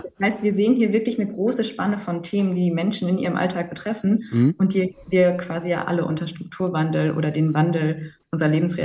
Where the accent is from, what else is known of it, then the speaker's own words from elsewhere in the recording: Ochtrup, North Rhine-Westphalia, Germany; Ich komme aus Ochtrup, ja.